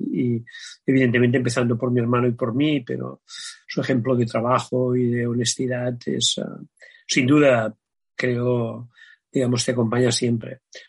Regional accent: Terrassa, Catalonia, Spain; Pero no olvidéis que soy de Tarrasa.

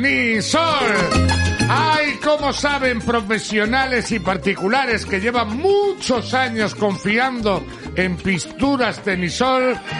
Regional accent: Solares, Cantabria, Spain; Sí, sí, está mi pueblo y toda la comarca, todo el entorno de Solares patas arriba con este partido.

